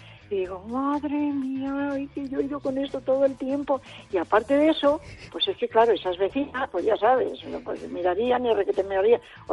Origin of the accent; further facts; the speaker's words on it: Madrid, Community of Madrid, Spain; now in Toledo, Spain; yo soy de la provincia de Toledo. Soy de Madrid, pero vivo ya hace unos años en un pueblo de Toledo.